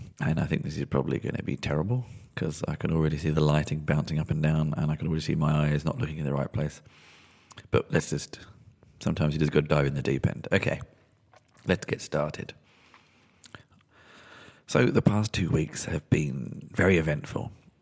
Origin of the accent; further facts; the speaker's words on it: London, United Kingdom; born there; I was born in London.